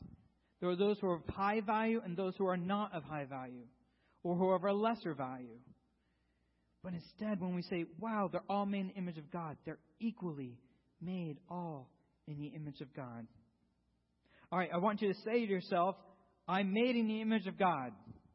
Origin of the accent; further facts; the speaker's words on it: United States; you're a diehard, I am an American.